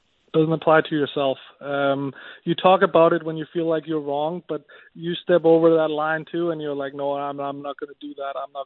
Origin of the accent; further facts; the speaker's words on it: Denmark; I came over from Denmark